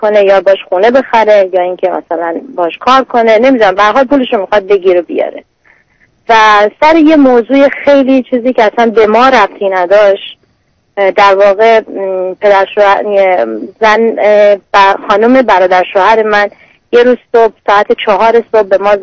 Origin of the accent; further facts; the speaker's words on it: Iran; moved away; از ایران اومدیم بیرون